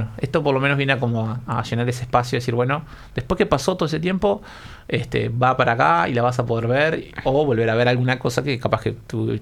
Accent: Salto, Uruguay; yo soy de Salto

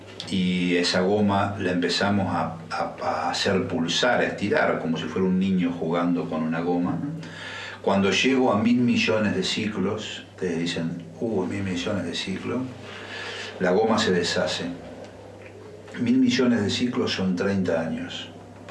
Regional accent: Paysandú, Uruguay; increíblemente yo soy nacido en Paysandú, soy sanducero. Entonces eso también me motivó saber que era en el lugar donde, bueno, yo había vivido toda mi infancia.

